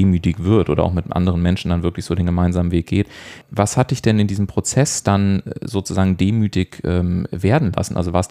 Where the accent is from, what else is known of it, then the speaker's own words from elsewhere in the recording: Bavaria, Germany; born there; now in Hamburg, Germany; Ich bin ja selber gebürtiger Bayer